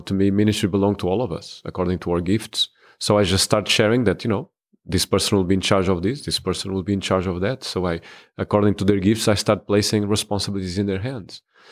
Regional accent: Portugal; also born or lived in Texas; now in Mobile, United States; I'm from Portugal. Currently, I'm pastoring the Cody Road Seventh-day Adventist Church in Mobile, Alabama. I've been pastoring there for the last 2 years. Before I pastored in Texas

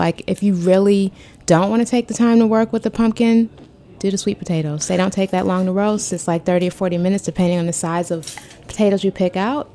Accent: Georgia, United States; also born or lived in Charleston, South Carolina; I'm from Georgia by way of Charleston. I don't know anything about pumpkins.

